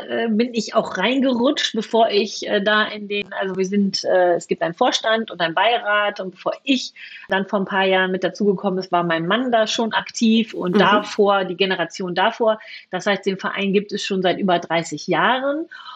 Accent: Lower Saxony, Germany; wie man bei uns im Emsland so schön sagt

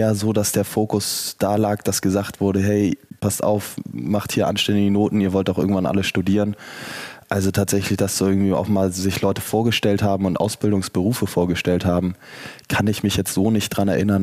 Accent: Hamburg, Germany; Weil klar, ich bin in Hamburg aufgewachsen, so die Läden kannte ich größtenteils.

